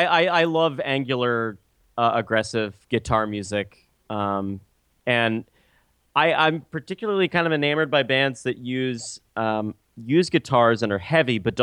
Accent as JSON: {"language": "English", "town": "Richmond", "region": "Virginia", "country": "United States", "said": "I'm from Richmond, Virginia."}